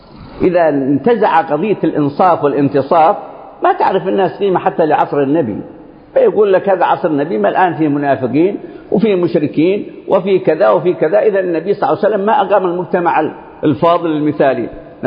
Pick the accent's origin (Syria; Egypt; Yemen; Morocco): Yemen; بلدنا اليمن مرت على كل هذه النماذج